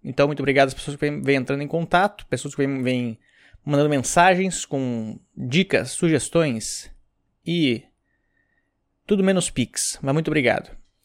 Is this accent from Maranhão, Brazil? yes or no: no; Rio Grande do Sul, Brazil; Eu sou gaúcho, como as pessoas devem saber também, meu sotaque, né?